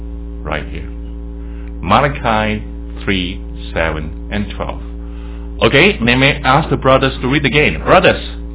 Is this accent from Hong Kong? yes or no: yes; Hong Kong; moved away as an adult; now in United States; You know, Shirley and I came from Hong Kong, and I still studied my PhD degree, and then after graduation, I came to Carolina to teach.